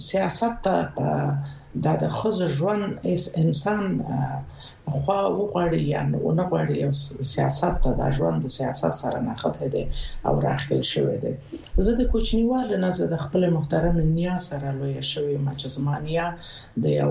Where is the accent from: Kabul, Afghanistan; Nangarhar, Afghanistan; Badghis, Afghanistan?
Nangarhar, Afghanistan; born there; زه په ننګرهار کې زیږیدلی یم، د بیسودو په کلي کې زیږیدلی یم چې د ننګرهار ته نږدې د بیسود د پله تر څنګ یوه سیمه ده، او د جمالی کلي کې زه زیږیدلی.